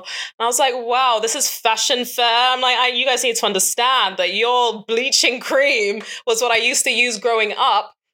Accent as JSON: {"language": "English", "region": "England", "country": "United Kingdom", "tie": "born or raised there", "said": "I remember growing up in England, and I was predominantly white school, and I was literally, I think, one of two of the only black students in my whole year."}